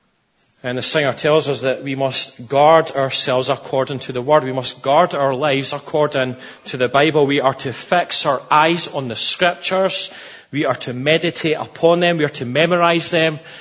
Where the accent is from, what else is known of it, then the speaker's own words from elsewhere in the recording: Musselburgh, Scotland, United Kingdom; It's good to be back in Musselburgh again, my hometown, my home church.